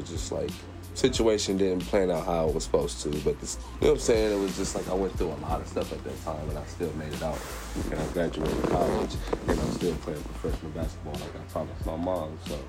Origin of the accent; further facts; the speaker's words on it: Columbus, Ohio, United States; So I grew up in Columbus, so besides that, I was like, oh, it's pretty lit, you know?